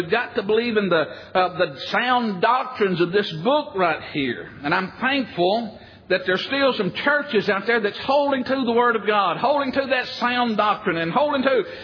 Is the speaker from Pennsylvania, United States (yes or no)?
no; Alabama, United States